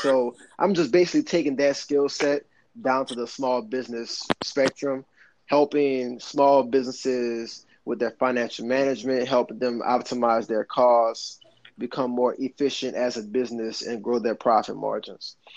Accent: New Orleans, Louisiana, United States; also born or lived in Hammond, Louisiana; I had just finished undergrad at Southeastern Louisiana University. So I'm originally from New Orleans.

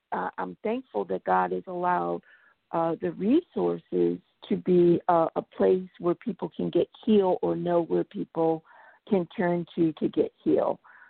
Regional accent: Connecticut, United States; you know I'm from the Connecticut area

